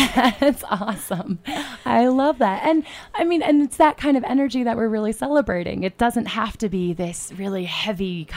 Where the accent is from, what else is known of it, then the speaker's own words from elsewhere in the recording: Ohio, United States; I'm from Ohio. I'm like suddenly, oh my gosh, I'm a Midwesterner and I'm not an ice climber.